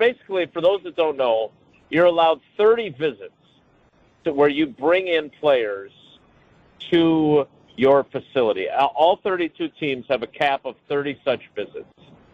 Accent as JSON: {"language": "English", "town": "Milwaukee", "region": "Wisconsin", "country": "United States", "tie": "born or raised there", "said": "We're approaching the great city of Milwaukee, my hometown, and hopefully it continues to be nice and light for us."}